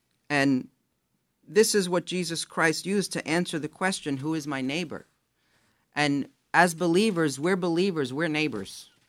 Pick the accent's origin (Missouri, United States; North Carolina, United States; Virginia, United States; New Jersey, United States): New Jersey, United States; Jersey City; I grew up in Jersey City, went to college in New York City.